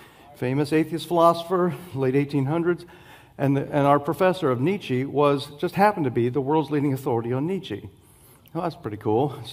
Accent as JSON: {"language": "English", "region": "Florida", "country": "United States", "said": "I'm from the South. I'm from Florida."}